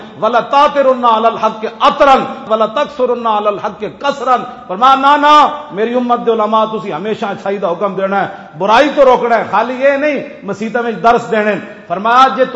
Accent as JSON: {"language": "Urdu", "region": "Punjab", "country": "Pakistan", "said": "ہاں جی، میں بھی پنجابی ہوں."}